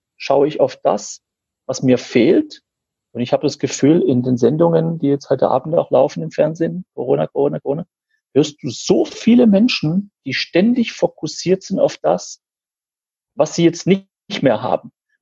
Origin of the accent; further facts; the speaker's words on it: Baden-Württemberg, Germany; ich bin Schwabe und ich bin schwäbisch geboren und aufgewachsen.